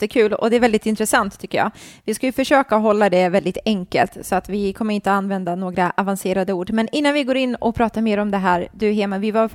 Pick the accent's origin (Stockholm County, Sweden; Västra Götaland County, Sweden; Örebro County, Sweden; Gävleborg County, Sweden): Stockholm County, Sweden; Fisksätra; Men sen är jag uppvuxen i den här Fiskis som hon brukar referera